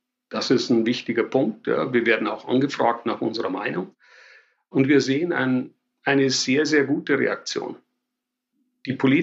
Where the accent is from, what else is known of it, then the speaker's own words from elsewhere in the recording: Bavaria, Germany; accent: Bavarian; man hört es an meinem bayerischen Akzent, ich komme vom Land